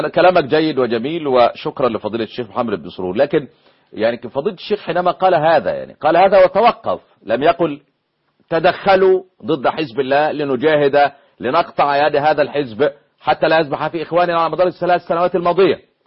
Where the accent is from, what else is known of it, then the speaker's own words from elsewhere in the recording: Egypt; وبدأنا فهمتها قبل ما تطير وهي طايرة زي ما بيقول عندنا في مصر